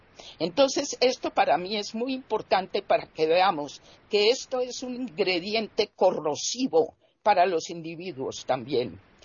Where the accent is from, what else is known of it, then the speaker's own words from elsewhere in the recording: Colombia; En mi país, que Colombia, por ejemplo, que ha sufrido el flagelo aterrador del narcotráfico